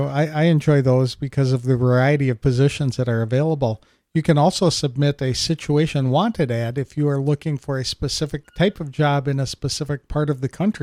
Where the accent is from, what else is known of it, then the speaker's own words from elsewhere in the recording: Phoenix, Arizona, United States; I just drove through that area, traveling from Denver all the way to my hometown, or my city here in Phoenix.